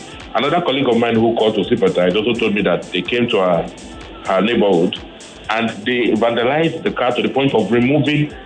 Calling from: Okota, Lagos, Nigeria; Right now, I'm calling you from Okota.

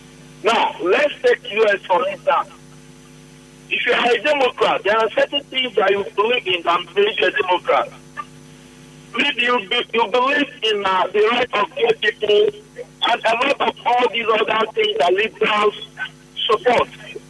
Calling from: United States; I'm calling you from America.

